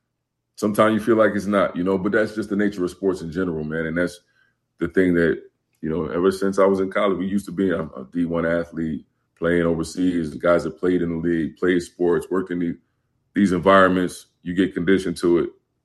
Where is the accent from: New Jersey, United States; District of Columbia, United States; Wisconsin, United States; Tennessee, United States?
New Jersey, United States; Montclair; I grew up in Montclair, New Jersey, and we went to the parks in Bloomfield and Orange